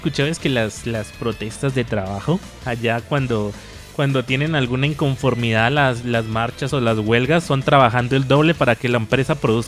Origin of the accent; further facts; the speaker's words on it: Colombia; los colombianos podríamos lograrlo fácilmente